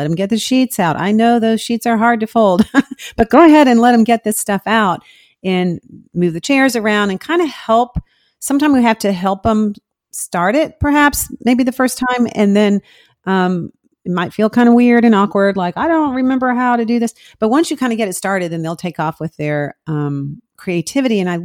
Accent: Florida, United States; I have this memory of growing up in Florida. So the weather was usually nice.

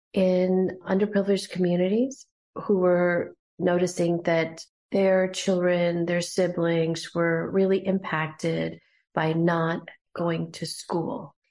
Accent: India; But I think being an Indian person has a lot to do with it

